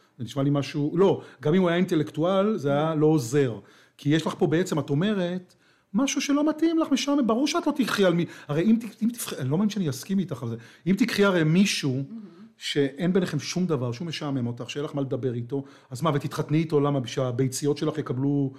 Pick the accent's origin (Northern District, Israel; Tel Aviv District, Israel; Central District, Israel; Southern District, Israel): Tel Aviv District, Israel; Tel Aviv